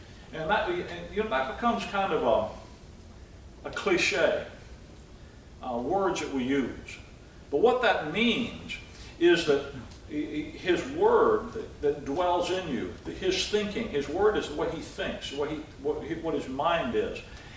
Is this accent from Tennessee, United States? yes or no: no; Mobile, Alabama, United States; My family, we're from Mobile over in Alabama, and we're down here for the holidays